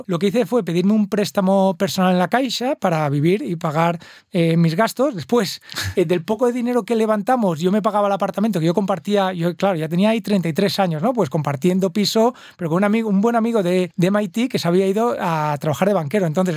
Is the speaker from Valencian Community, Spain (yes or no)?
yes; Muro de Alcoy, Valencian Community, Spain; había gente de mi pueblo, imagínate en Muro de Alcoy, en el interior de Alicante